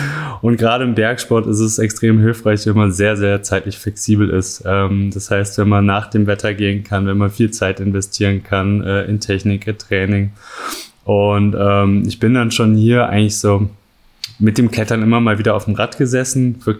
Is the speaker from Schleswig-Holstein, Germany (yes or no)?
no; Cologne, North Rhine-Westphalia, Germany; Ich komme aus Köln. Da gibt es nicht viele Berge.